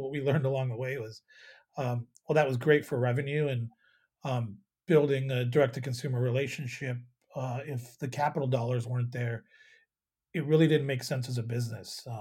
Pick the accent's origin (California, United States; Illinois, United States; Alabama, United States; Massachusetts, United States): Illinois, United States; Chicago; also born or lived in Toronto, Canada; I was born in Toronto, grew up in Chicago. You know, so between Chicago and my time at Purdue is really where I got a lot of my chops.